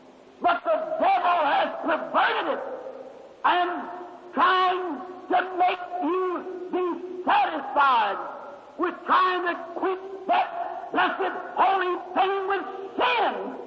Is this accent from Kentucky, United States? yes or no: yes; Kentucky, United States; born or raised there